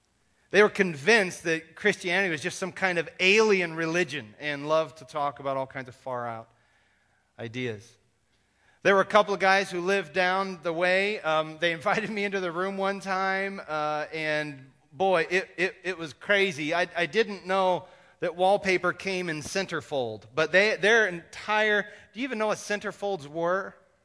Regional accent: Kansas, United States; I grew up in Kansas, but this place in eastern New Mexico was flatter than any spot in Kansas I had seen.

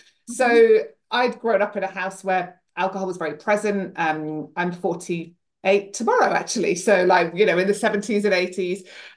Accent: England, United Kingdom; So I grew up in England, started drinking at 14, which was kind of what we all did back then.

